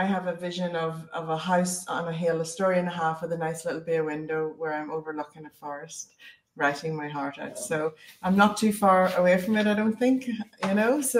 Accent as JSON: {"language": "English", "country": "Ireland", "moved": "as an adult", "lives_now": "Australia", "said": "I am from Ireland. So we emigrated here when I was 30 years old, and I've been on a journey."}